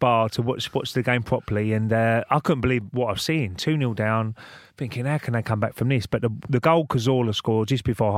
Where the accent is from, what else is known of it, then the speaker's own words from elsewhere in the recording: England, United Kingdom; as an Englishman, we was brought up to watch every single FA Cup final